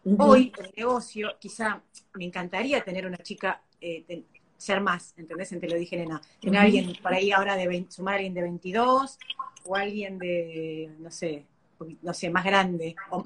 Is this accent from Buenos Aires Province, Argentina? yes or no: yes; Tres Arroyos, Buenos Aires Province, Argentina; No, si bien soy caradura y soy de Tres Arroyos, obvio, eso no tiene nada que ver